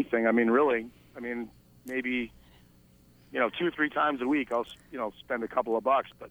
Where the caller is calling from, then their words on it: Massachusetts, United States; I'm calling from Western Mass.